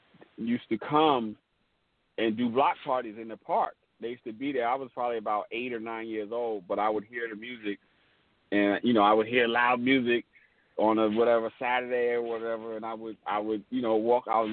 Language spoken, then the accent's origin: English; Mount Vernon, New York, United States; So as I'm saying all that to say, as hip-hop was starting in the Bronx, you know, Mount Vernon was also being affected by hip-hop culture because we were the next town over.